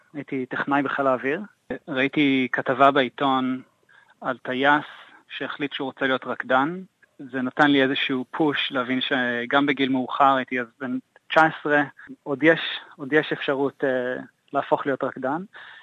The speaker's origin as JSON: {"language": "Hebrew", "town": "Misgav", "region": "Northern District", "country": "Israel", "tie": "born or raised there", "also_born_or_lived": "Beersheba", "lives_now": "Sydney, Australia", "said": "ועדיין הייתי תינוק כשעברנו לצפון, וגדלתי כל החיים שלי במשגב, בגליל."}